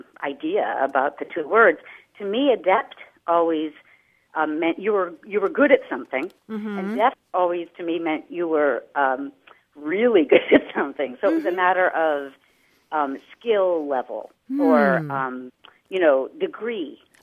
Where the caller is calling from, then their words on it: Carlsbad, California, United States; I am calling from my office in Carlsbad.